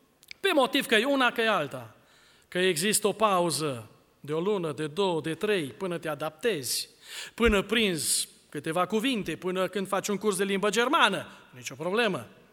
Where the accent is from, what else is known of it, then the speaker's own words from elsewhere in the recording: Romania; Ideea de la români, și noi suntem români.